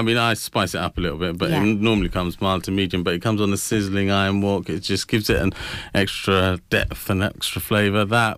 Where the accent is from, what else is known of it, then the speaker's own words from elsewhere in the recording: United Kingdom; We're proper British born Bangladeshi boys, so, you know, we try and put both of what we have